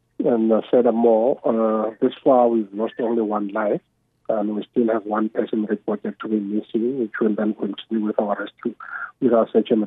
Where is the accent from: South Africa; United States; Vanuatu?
South Africa; Bloemfontein, Free State; I'm in the Free State. I'm from Bloemfontein.